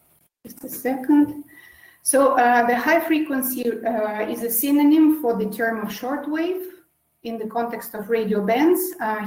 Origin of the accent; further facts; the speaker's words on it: Russia; English is a second language; moved away as an adult; now in Brazil; I'm originally from Russia, but for the last 5 years I've been based in Brazil